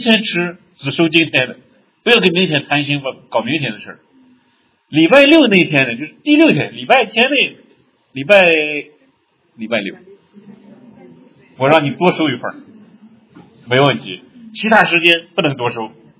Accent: Shaanxi, China; accent: Shaanxi; 因为我们陕西话说非常解馋

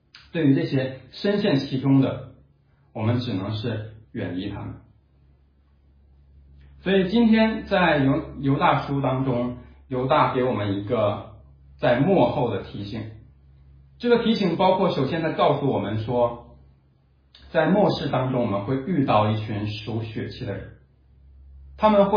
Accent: China; 就网上讲的说我们中国人这个有一种叫做这个中国式的宽容。

